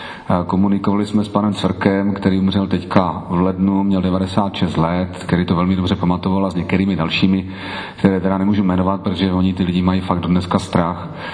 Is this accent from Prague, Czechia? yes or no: no; Zábřeh, Olomouc Region, Czechia; pocházím ze Zábřehu na Moravě, jak už jsem říkal, táta se narodil na Kolštejně, nyní Braná, tedy v Sudetech. Já jsem od dětství v Sudetech trávil každou volnou chvíli